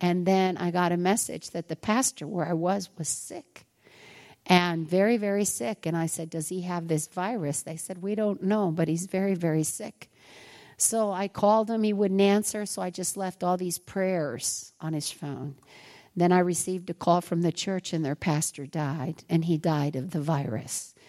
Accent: New York, United States; Well, I'm from New York State. I've been quarantined, but I'm not from the city.

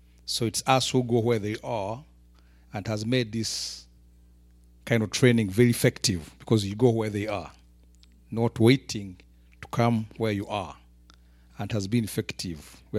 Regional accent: Uganda; English is a second language; I come from Uganda, Africa. And he visited Uganda at one time.

